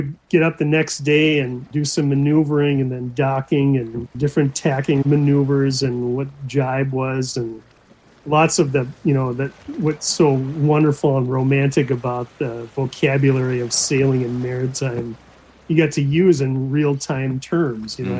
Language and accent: English; Anoka, Minnesota, United States; You know, I grew up in Anoka, which is, you know, Anoka is a town that you drive through in order to get to your cabin. So it was a great place to grow up.